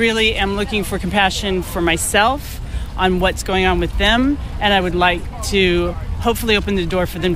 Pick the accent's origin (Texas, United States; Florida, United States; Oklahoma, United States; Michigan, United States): Florida, United States; Orlando; I'm from Orlando, Florida.